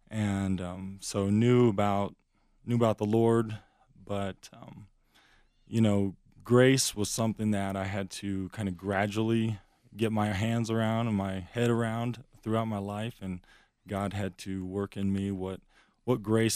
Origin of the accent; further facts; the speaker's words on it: Ohio, United States; now in Denver, United States; Well, I'm from Denver right now, but originally from Ohio.